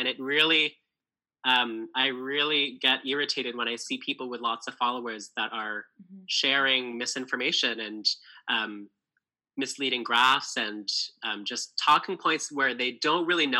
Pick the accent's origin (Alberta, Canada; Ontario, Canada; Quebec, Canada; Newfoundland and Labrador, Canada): Ontario, Canada; Kitchener; So I grew up in Kitchener. I went to high school in Kitchener. And so going to the University of Waterloo really just made a lot of sense for me because I can live at home.